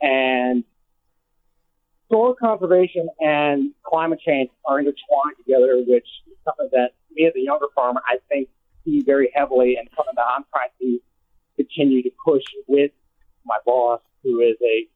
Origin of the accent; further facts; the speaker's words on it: United States; One of the main things that I've had to deal with being born and raised in Montgomery County is the lack of farmland.